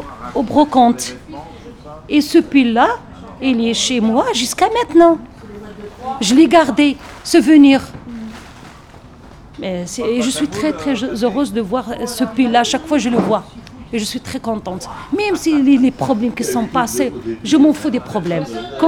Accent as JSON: {"language": "French", "country": "Morocco", "lives_now": "France", "said": "quand je sors, ou bien j'y vais chez moi, au Maroc et tout ça"}